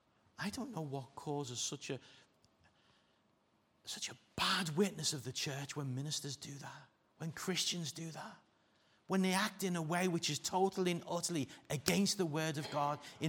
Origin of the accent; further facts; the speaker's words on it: Ireland; Remember, I'm Irish, okay?